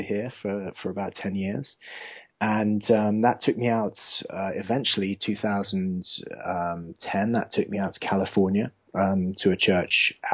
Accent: United Kingdom; moved away as an adult; now in United States; as a Brit coming out to the States and just kind of being marinated in your can-do culture, you know, my culture back in the UK is kind of a little bit blue-blooded.

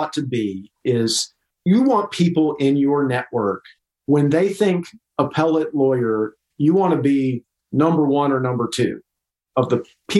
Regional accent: Austin, Texas, United States; I'm from South Austin, so I say niche. I don't say niche.

